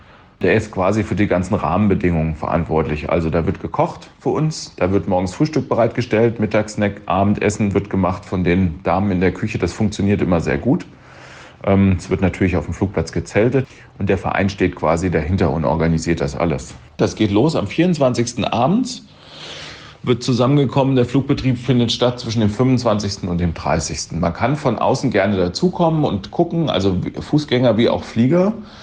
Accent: Schwalmstadt-Ziegenhain, Hesse, Germany; Ja, das Ganze findet statt in Schwalmstadt-Ziegenhain auf dem Flugplatz Der Ring. Das ist der Ort, wo ich aufgewachsen bin. Ich habe da auch vor 25 Jahren das Fliegen begonnen auf diesem Platz.

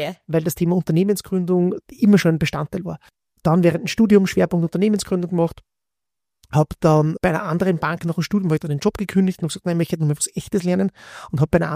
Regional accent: Bad Ischl, Upper Austria, Austria; mit der Handelsakademie meiner Heimatstadt in Bad Ischl anfangen

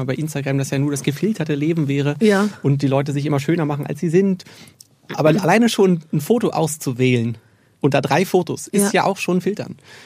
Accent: eastern Germany, Germany; Aus dem Osten.

